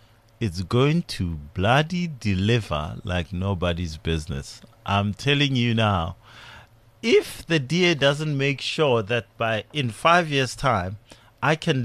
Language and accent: English; Tshwane, Gauteng, South Africa; I grew up in Tshwane.